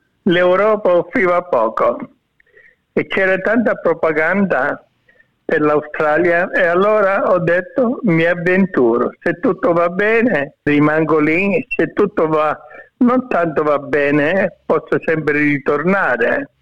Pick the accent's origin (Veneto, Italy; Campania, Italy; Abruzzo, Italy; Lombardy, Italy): Abruzzo, Italy; Furci; born there; Sono nato a Furci, un paese provincia di Chieti, non lontano da Vasto, dove si respira l'aria del mare.